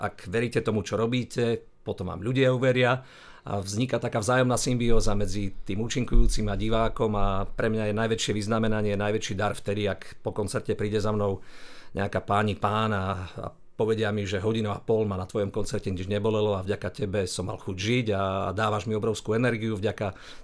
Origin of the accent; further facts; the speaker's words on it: Krásna Lúka, Prešov Region, Slovakia; v mojej rodnej dedinke Krásna Lúka v Sabinovskom okrese.